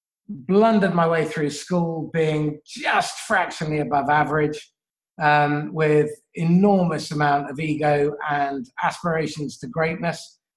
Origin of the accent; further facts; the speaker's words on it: England, United Kingdom; Growing up in England with a funny foreign name and slightly olivey skin in the 1970s and early 80s